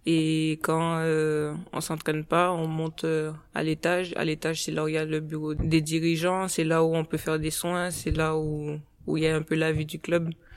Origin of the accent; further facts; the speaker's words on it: Caribbean, France; j'ai grandi aux Antilles, donc comme j'ai toujours mangé très local